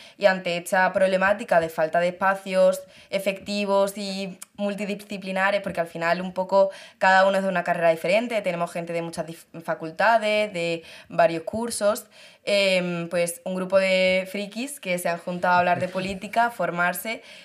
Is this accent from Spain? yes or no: yes; Andalusia, Spain; Yo soy de aquí, de La Oliva, del Polígono Sur.